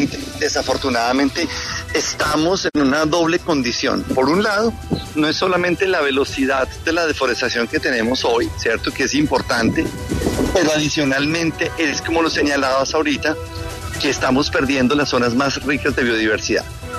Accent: Colombia; nosotros como sociedad colombiana y como Estado

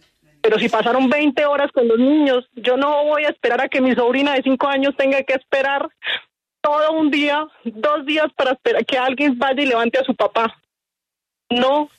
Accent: Botalón, Arauca, Colombia; now in Bogotá, Colombia; Yo acabo de llegar de Arauca el lunes. Estaba justo en Botalón, estaba en mi tierra con mi familia y retorné a Bogotá

